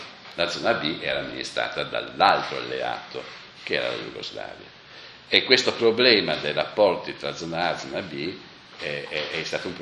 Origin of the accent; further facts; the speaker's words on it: Bolzano, Trentino-Alto Adige, Italy; born there; Io sono nato a Bolzano, per cui appartenevo alla minoranza